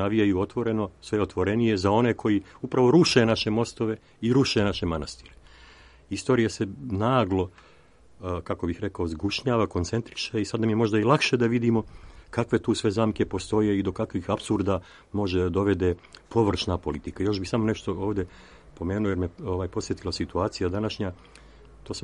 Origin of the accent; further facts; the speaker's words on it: Nikšić, Nikšić Municipality, Montenegro; Ja sam odrastao u Nikšiću.